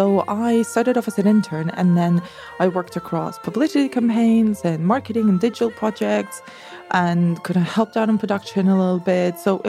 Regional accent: Barcelona, Catalonia, Spain; also born or lived in Madrid; I'm from Barcelona.

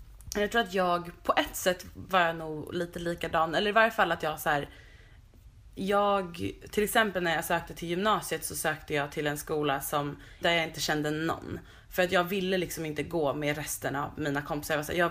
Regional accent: Vällingby, Stockholm County, Sweden; åh, här växte jag upp på de här små gatorna typ

